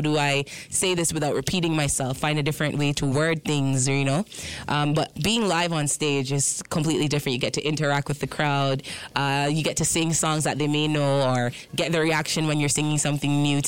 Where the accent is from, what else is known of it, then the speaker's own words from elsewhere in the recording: Cayman Islands; I grew up here in Cayman.